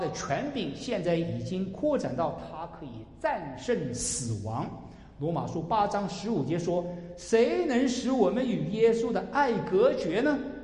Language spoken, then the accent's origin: Chinese; China; 那我们中国人都说人生最痛苦的三件事莫过于少年丧父、中年丧偶、老年丧子。